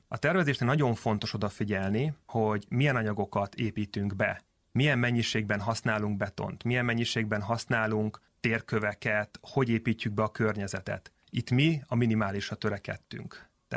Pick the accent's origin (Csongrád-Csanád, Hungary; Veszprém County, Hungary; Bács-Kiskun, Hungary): Csongrád-Csanád, Hungary; mint mondom, én Szeged mellől származom, tehát vidéki emberként